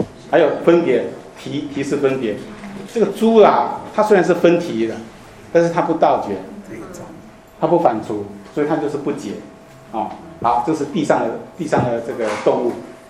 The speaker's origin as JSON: {"language": "Chinese", "country": "China", "said": "这个跟我们中国人的教训就很像"}